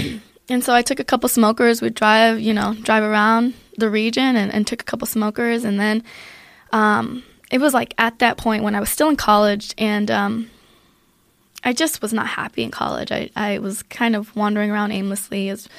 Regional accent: Aurora, Colorado, United States; also born or lived in Germany; Then we lived in Germany for a little bit when I was younger, and then back to Colorado, and I grew up in Aurora, Colorado.

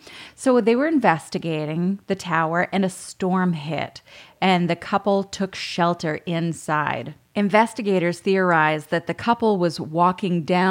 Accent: Maine, United States; From my hometown.

